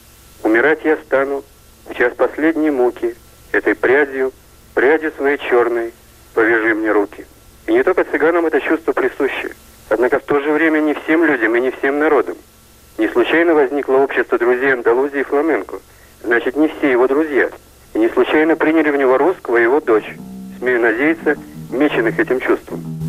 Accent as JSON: {"language": "Russian", "region": "Saint Petersburg", "country": "Russia", "said": "Я петербуржец, испанист, сотрудник Пушкинского дома. Однако год провел в Испании, работая в Мадридском институте филологии."}